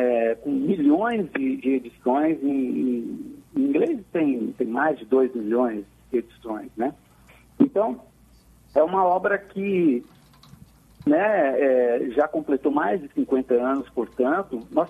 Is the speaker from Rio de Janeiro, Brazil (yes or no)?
no; Minas Gerais, Brazil; now in São Paulo, Brazil; eu sou mineiro, na verdade.